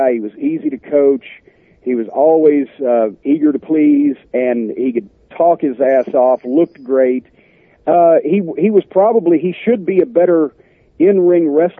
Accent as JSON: {"language": "English", "town": "Louisville", "region": "Kentucky", "country": "United States", "tie": "born or raised there", "said": "I will be also in Louisville, here my hometown, July 26th through 28th at Fandom Fest and Fright Night Film Fest"}